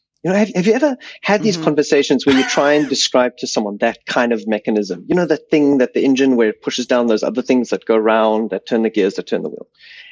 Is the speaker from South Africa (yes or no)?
yes; South Africa; So, you know, as a South African, you can really relate to him.